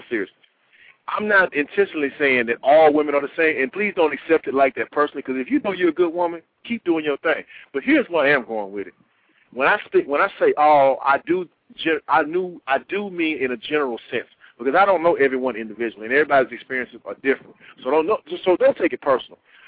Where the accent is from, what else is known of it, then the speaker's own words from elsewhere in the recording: Texas, United States; Now, I've heard the man say that because I'm from Texas and I pay attention to my Texas senators.